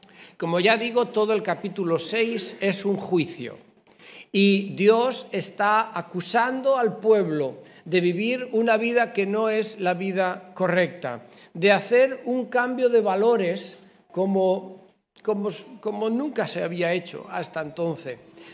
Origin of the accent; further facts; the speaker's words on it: Albacete, Castilla-La Mancha, Spain; en la escuela dominical de la ciudad de Albacete, que es de donde yo vengo